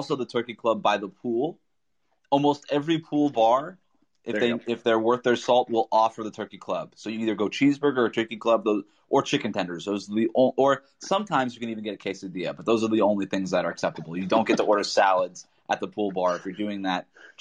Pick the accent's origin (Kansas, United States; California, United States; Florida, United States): Florida, United States; So my logic here, and the reason I feel like I can cheat a little bit, is you know that I'm from South Florida.